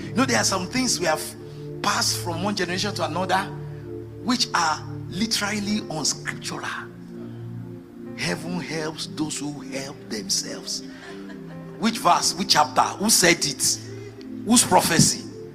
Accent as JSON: {"language": "English", "town": "Ibadan", "region": "Oyo", "country": "Nigeria", "tie": "born or raised there", "said": "I was born and raised in Ibadan."}